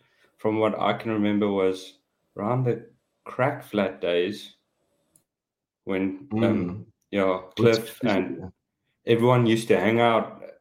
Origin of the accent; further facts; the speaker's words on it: Germany; Nice summer day here, all the way from Germany.